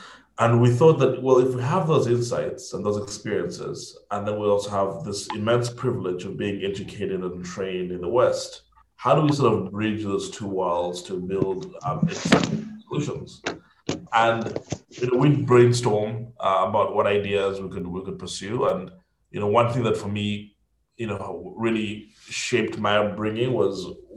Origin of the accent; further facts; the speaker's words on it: Uganda; also born or lived in Kenya; born and raised in Uganda, although some people claim it's Kenya. But I went to high school in Kenya, in Mombasa, for 2 years.